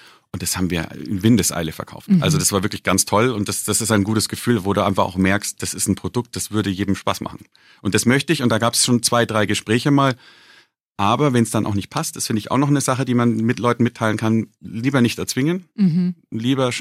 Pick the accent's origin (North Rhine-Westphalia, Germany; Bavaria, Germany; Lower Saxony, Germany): Bavaria, Germany; gerade als Bayer und als Bierliebhaber